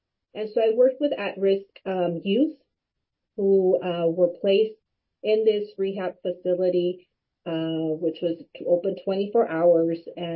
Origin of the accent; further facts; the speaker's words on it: California, United States; I born and raised in Imperial County.